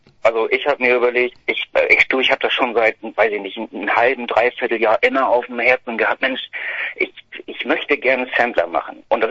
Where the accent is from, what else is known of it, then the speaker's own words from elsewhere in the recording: Hamburg, Germany; wir kommen ja aus Hamburg